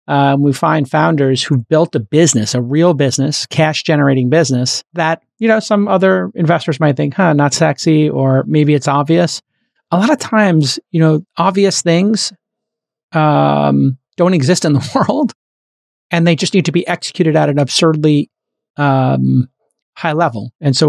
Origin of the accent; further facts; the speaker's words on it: New York, United States; I know growing up in New York, they wind up on 47th Street in the Diamond District.